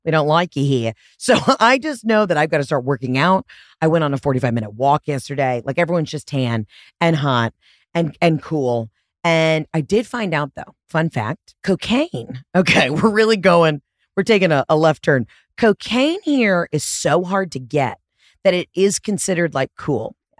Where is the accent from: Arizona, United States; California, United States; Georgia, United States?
California, United States; I went to surf camp growing up in California.